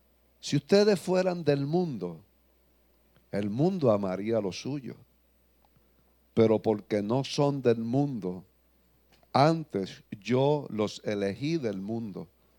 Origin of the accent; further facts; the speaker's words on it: New York, United States; born there; Yo nací en Nueva York, soy americano por nacimiento.